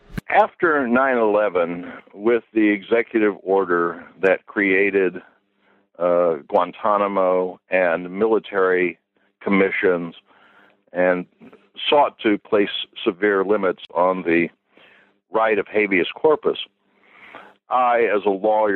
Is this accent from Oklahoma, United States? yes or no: yes; Oklahoma, United States; Well, I was born and raised in Oklahoma, and my ancestors came to what was then Indian territory through the Trail of Tears.